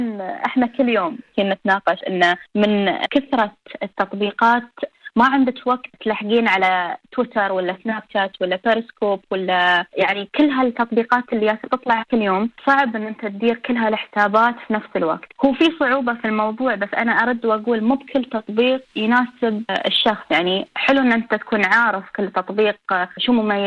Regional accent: United Arab Emirates; فهالشيء اللي عزز مكانة مواقع التواصل الاجتماعي عندنا في الإمارات

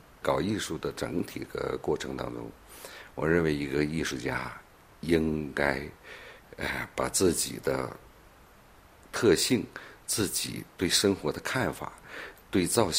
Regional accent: China; 我们中国的油画历史发展时间很短，100多年，但是呢我们中国人学习的非常严谨

